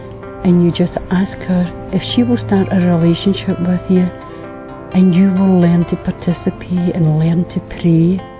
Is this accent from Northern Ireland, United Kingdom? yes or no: no; Scotland, United Kingdom; I come from Scotland.